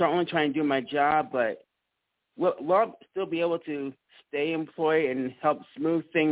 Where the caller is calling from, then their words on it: Mississippi, United States; Mississippi.